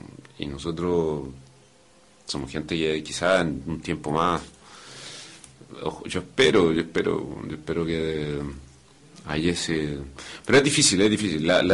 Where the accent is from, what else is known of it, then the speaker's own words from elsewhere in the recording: Chile; yo me siento chileno y sé que soy chileno.